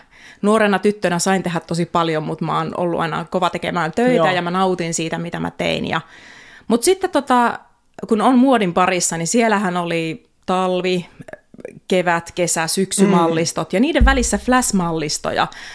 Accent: Jyväskylä, Central Finland, Finland; also born or lived in Helsinki; now in Espoo, Finland; tuli tasan 10 vuotta siellä, kun sinne muutin, mutta alkujaamaan Keski-Suomesta, Jyväskylästä.

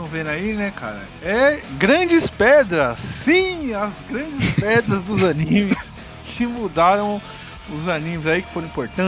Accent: São Paulo, Brazil; A gente é de São Paulo, né?

